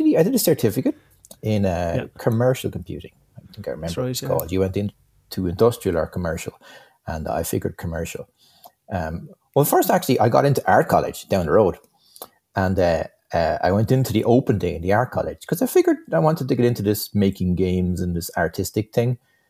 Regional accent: Slieverue, Leinster, Ireland; When I was a kid growing up in Slieveroo, just outside town

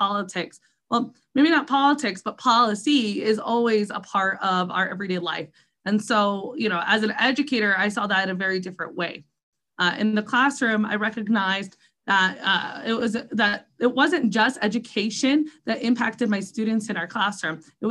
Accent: Las Vegas, Nevada, United States; I was born and raised in Las Vegas, and even more importantly for me, I was born and raised in the district that I actually currently represent.

